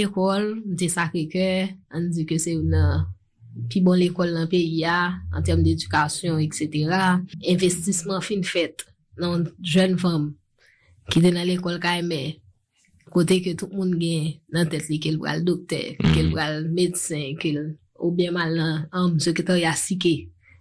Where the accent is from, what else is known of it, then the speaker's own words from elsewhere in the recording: Port-au-Prince, Ouest, Haiti; je suis née à Port-au-Prince, mais mon papa est de Léogane. Donc, mon enfance a été bercée littéralement par des voyages entre Port-au-Prince et Léogane.